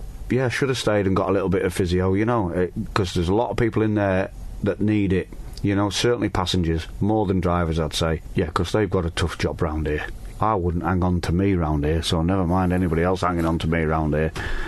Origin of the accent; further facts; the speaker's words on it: Yorkshire and the Humber, United Kingdom; I'm just a Yorkshireman, and that's how it is.